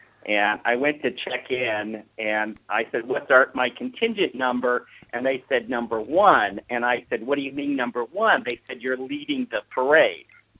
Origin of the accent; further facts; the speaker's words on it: California, United States; Oh, it was incredible because I grew up in Western Sonoma County